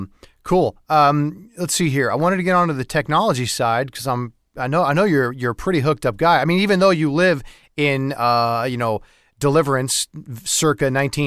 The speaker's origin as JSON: {"language": "English", "town": "El Segundo", "region": "California", "country": "United States", "tie": "born or raised there", "said": "I grew up in El Segundo."}